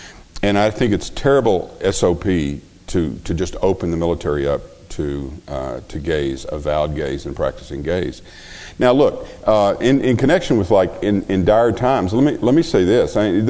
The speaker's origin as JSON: {"language": "English", "region": "Arkansas", "country": "United States", "tie": "born or raised there", "also_born_or_lived": "Tennessee", "said": "Incidentally, I did grow up in Arkansas. I was born in Tennessee, and I knew President Clinton before he was president."}